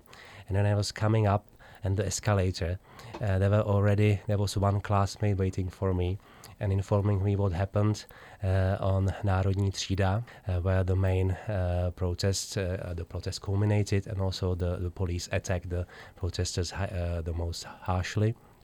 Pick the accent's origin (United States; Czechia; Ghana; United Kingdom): Czechia; Prague; I grew up in Prague. Uh-huh. I was born in Prague.